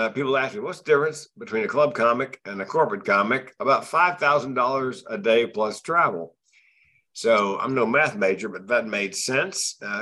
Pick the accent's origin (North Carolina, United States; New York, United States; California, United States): North Carolina, United States; Born and raised North Carolina. Went to school in Chapel Hill. Go Heels.